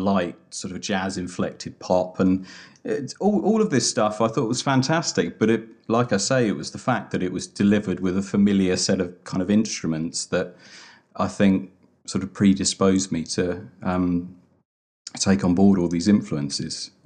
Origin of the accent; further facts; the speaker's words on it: England, United Kingdom; I'm too English. English for the hard sell.